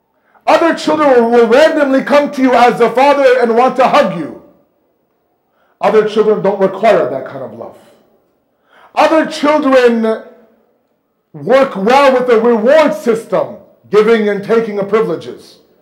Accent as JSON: {"language": "English", "town": "Toronto", "region": "Ontario", "country": "Canada", "tie": "born or raised there", "said": "I remember growing up in Toronto"}